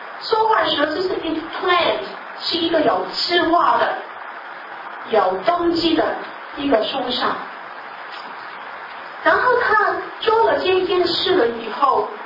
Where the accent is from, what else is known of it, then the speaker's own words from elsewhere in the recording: China; 这个不是好像我们中国人想的